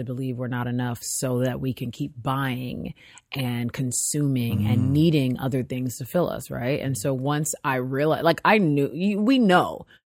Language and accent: English; United States; Necessarily just being Black American, but being American.